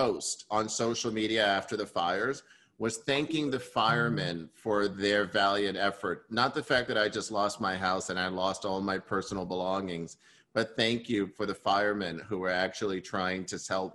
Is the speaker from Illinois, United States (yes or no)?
no; New York, United States; I was born and raised in New York.